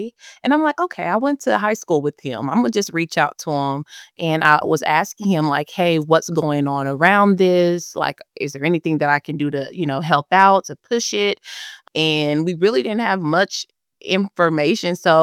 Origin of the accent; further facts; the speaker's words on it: Wichita, Kansas, United States; born and raised in Wichita, Kansas.